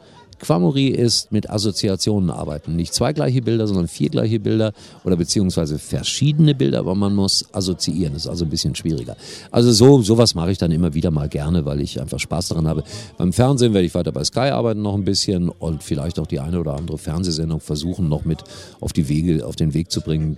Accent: Gelsenkirchen, North Rhine-Westphalia, Germany; ich komme aus Schalke

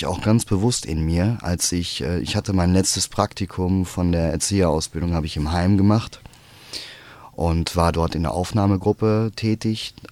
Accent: Recklinghausen, North Rhine-Westphalia, Germany; Recklinghausen ist, also meine Heimatstadt ist sehr konservativ in Bezug auf andere Ruhrpott-Städte.

